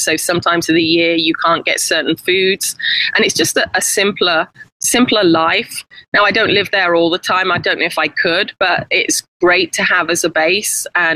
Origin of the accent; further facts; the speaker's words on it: England, United Kingdom; now in United States; I'm actually from England originally, but I've lived in the States for 27 years. And we bought a house in Turkey about 8 years ago.